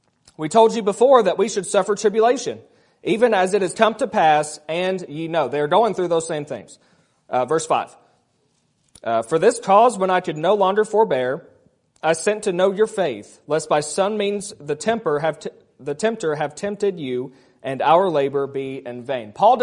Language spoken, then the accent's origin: English; Kentucky, United States; I'm from Kentucky. We do things a little bit differently there. Notice my grammar. We do things a little bit differently. We do ain't and y'all.